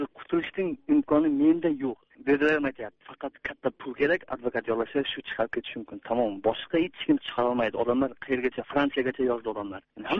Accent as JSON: {"language": "Uzbek", "town": "Olmaliq", "region": "Tashkent Region", "country": "Uzbekistan", "said": "Men o'zbek, O'zbekistondan, Namangandan, Andijondan, men o'zim Olmaliqdan."}